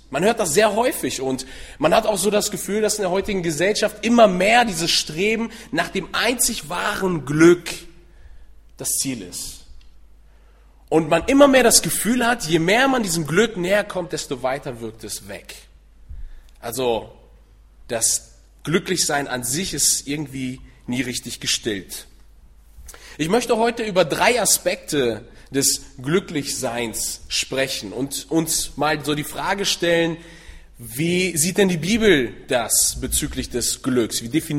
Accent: Sehnde, Lower Saxony, Germany; ich komme aus Sehnde.

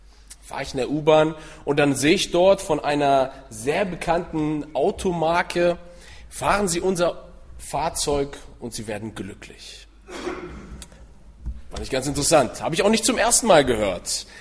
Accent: Sehnde, Lower Saxony, Germany; ich komme aus Sehnde.

